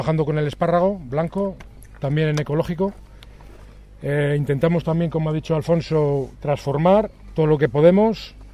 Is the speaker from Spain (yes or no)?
yes; Tudela de Duero, Castile and León, Spain; vengo de Tudela de Duero, un pueblo de aquí de la provincia de Valladolid, soy agricultor